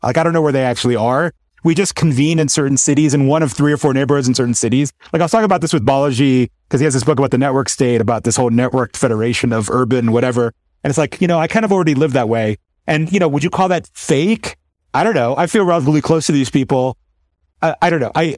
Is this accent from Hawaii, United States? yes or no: no; Miami, Florida, United States; now in Orcas Island, United States; I was not raised in a small community. I was raised in Miami. And so it was my first experience of community life.